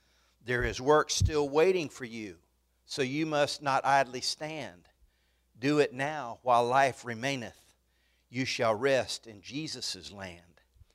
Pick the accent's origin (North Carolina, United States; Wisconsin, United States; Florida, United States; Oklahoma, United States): North Carolina, United States; As I said, we're from Duplin County. Our home is 118 Molly Lewis Road right now. We live in the parsonage behind the number one church in the county.